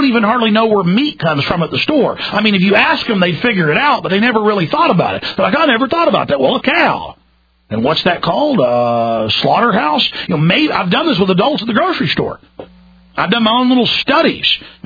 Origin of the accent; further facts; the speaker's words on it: Rockwall, Texas, United States; now in Austin, United States; I'm a guy from Rockwall, Texas, who's lived in Austin half his life